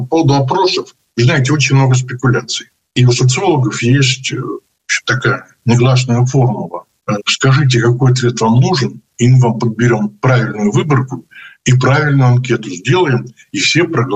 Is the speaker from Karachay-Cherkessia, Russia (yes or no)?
no; Krasnoyarsk, Krasnoyarsk Krai, Russia; я сам из Красноярска